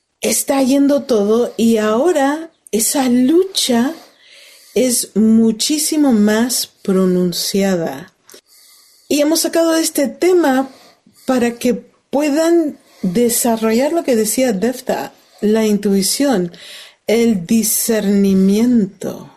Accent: California, United States; van a haber elecciones en California, el estado de donde soy, de los Estados Unidos.

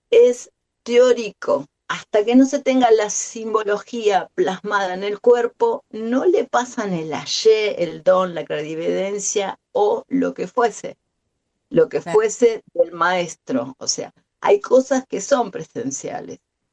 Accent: Argentina; somos argentinos y necesitamos entrar en un lugar y ver 155.403 títulos

